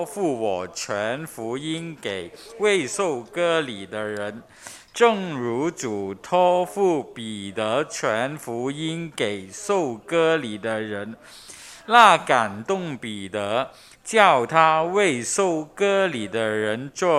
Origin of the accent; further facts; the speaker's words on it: Guangdong, China; 我们特别是南方人就对官没有什么特别的感觉的都是山高皇帝远那个感觉。我们在过了岭南，我们这边人都是这样思想